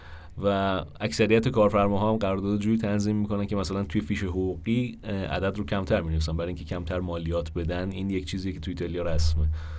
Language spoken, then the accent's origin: Persian; Iran; برای ما که ایرانی هستیم چون از اول عادت کردیم به انگلیسی